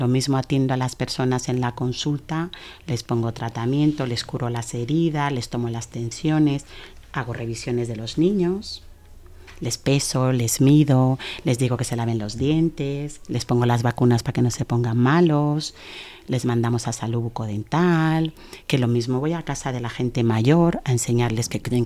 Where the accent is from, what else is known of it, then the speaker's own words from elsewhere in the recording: Malabo, Bioko, Equatorial Guinea; Pero yo vengo de la isla, porque Guinea tiene una parte de isla y una parte de continente. Y yo soy de la isla de Malabo, de Guinea Ecuatorial.